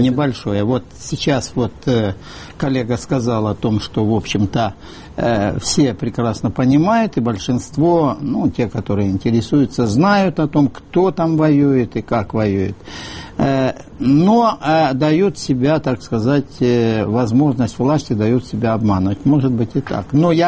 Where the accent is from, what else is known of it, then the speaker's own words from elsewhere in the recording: Dnipro, Dnipropetrovsk Oblast, Ukraine; я сам из Днепропетровска там был